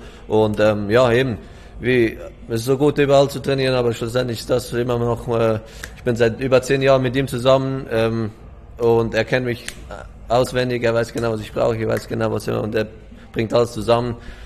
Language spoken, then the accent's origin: German; Switzerland; ich komme aus der Schweiz, wo wir sehr französisch reden. Ich selber eigentlich nicht